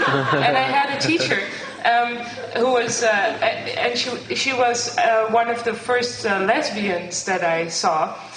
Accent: Netherlands; English is a second language; I'm from the Netherlands, so my English is not so good, but I'll try to tell it in English anyway. right now I'm 34

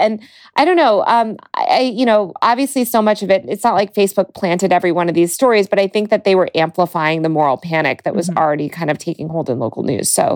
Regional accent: Denver, Colorado, United States; I saw the Denver Post, which is my hometown newspaper

